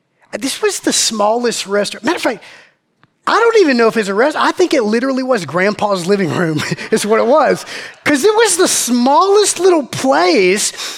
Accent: East Coast, United States; we're up really early because we're from the East Coast

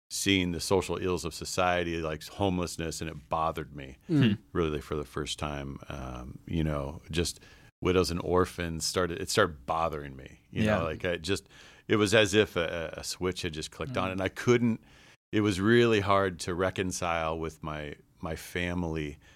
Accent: Atascadero, California, United States; So, grew up in this little town called Atascadero, California. It's on the central coast by San Luis Obispo.

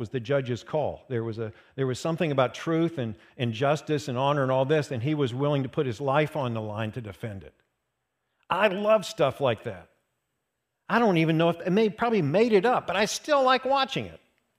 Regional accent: West Virginia, United States; Look, I'm from West Virginia.

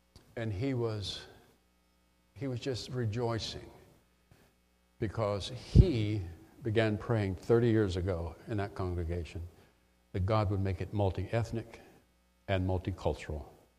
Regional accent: Mobile, Alabama, United States; I grew up in the South, Mobile, Alabama. You can go a little bit farther and you're in the Gulf of Mexico. So that's pretty south.

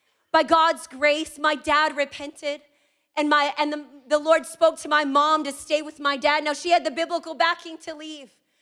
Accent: Maui, Hawaii, United States; When I was about 5 years old, growing up in Maui, my parents had moved from the mainland

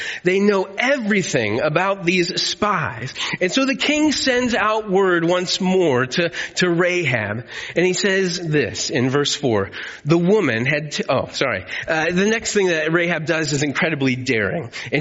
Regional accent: Ohio, United States; I grew up in Ohio. I should be saying Ohio State, but that's not crimson.

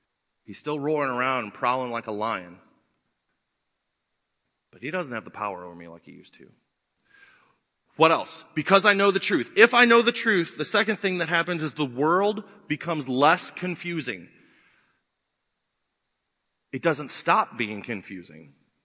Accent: Missouri, United States; I used to live in the basement of the house I grew up in over in Missouri.

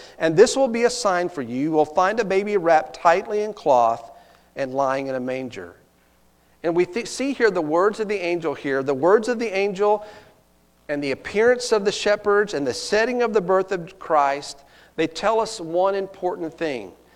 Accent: Texas, United States; And I can say that because I'm from Texas, and we have a lot of hicks down there, okay?

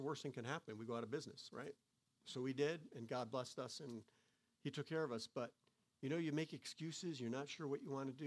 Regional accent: Connecticut, United States; the church we grew up in, we came from Connecticut, and our church had just sent four families on the mission field.

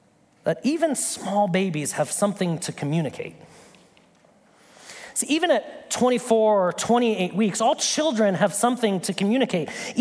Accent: Nebraska, United States; I'm from Nebraska, I know exactly what that looks like.

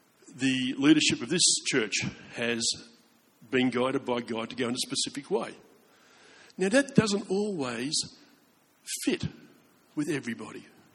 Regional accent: Braybrook, Victoria, Australia; it's not because I come from Braybrook.

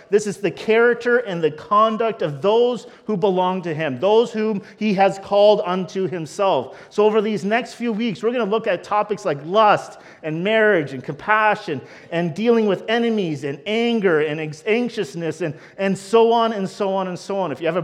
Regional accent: Canada; I am very clear to say, no, I'm Canadian. I'm proud of that.

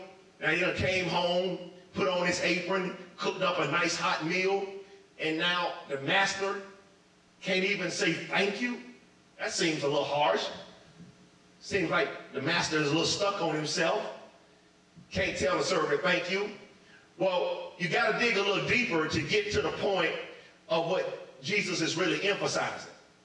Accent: Florida, United States; And I flashed back to growing up in Florida in my parents' house, and I had a flashback moment.

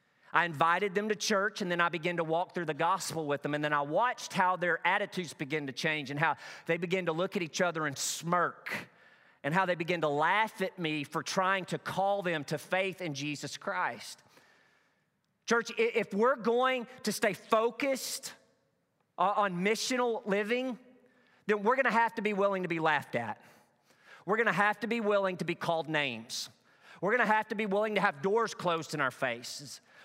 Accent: Truman, Arkansas, United States; Every season back in my hometown in Truman, Arkansas, if you wanted to play football for the Truman Wildcats, you had to go through what we call two-a-day practices.

